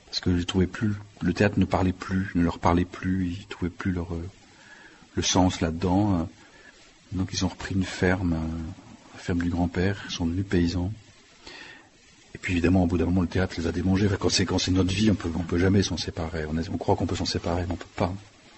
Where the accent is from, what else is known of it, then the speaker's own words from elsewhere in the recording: France; je suis à moitié belge, je suis français